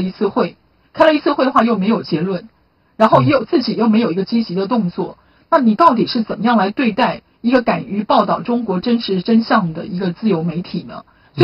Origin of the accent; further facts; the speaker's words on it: Taiwan; 对于我们台湾人民到那边经商求学方方面面是受到很大的影响。